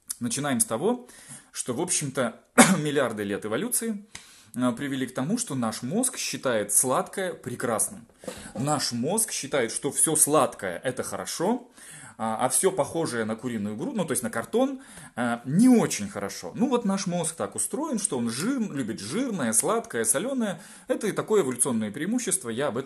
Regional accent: Siberia, Russia; Ну, как бы я из Сибири, у нас там все связано с медведем.

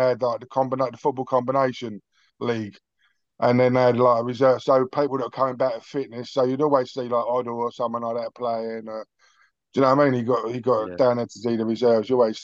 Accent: Tottenham, London, United Kingdom; I'm a Tottenham bud. I was born in Tottenham. Well, I was born in Hackney, but raised in Tottenham, brought up over near Bulwark Farm, like a little estate called Moira Close.

